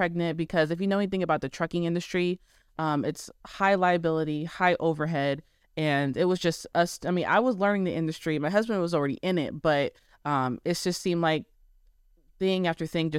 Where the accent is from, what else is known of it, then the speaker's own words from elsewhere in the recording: Arizona, United States; moved away as an adult; I got pregnant, dropped out of college, moved 1,000 miles from my hometown.